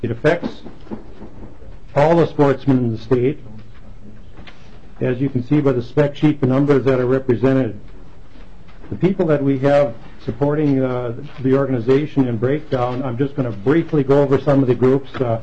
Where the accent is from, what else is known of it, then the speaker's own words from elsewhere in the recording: Ashby, Minnesota, United States; I'm from the Ashby area, rural Minnesota, Otter Tail County.